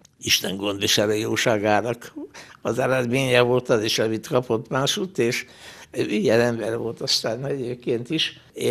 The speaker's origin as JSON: {"language": "Hungarian", "town": "Segesd", "region": "Somogy", "country": "Hungary", "tie": "born there", "said": "Segesd a szülőfalom, Somogy megye délnyugati részében. 1927-ben születtem."}